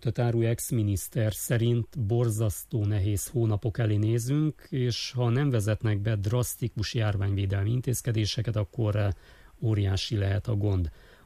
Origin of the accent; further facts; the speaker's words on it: Romania; mert Romániából vagy Bulgáriából vagyunk